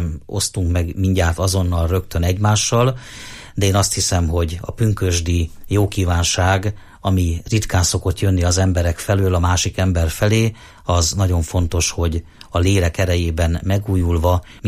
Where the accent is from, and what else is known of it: Sárospatak, Borsod-Abaúj-Zemplén, Hungary; born there